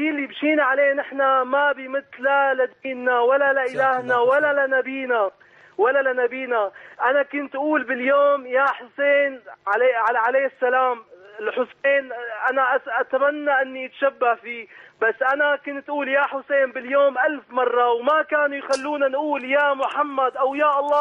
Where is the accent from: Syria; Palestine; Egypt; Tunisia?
Syria; من سوريا.